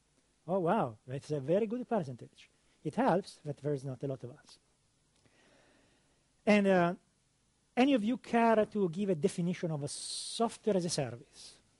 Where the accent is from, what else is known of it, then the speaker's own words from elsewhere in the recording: Italy; English is a second language; now in Redmond, United States; I'm a principal architect evangelist in Redmond, as you can hear from my accent, classic North America. No, yeah, I'm actually Italian, but I've spent almost 6 years there in the States.